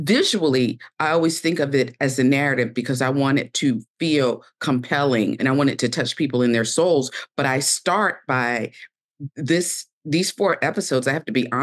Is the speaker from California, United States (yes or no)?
no; Savannah, Georgia, United States; First, I am born and raised in Savannah, Georgia.